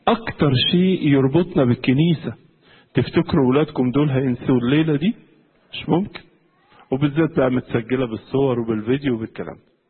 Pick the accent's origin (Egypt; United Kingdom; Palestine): Egypt; انتوا عارفين عندنا في مصر في تراب كتير، تراب الجو يعني